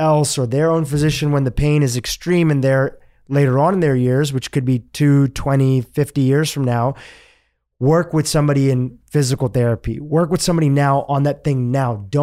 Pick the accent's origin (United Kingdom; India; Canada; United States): India; even though I'm Indian, I'm not a medical doctor.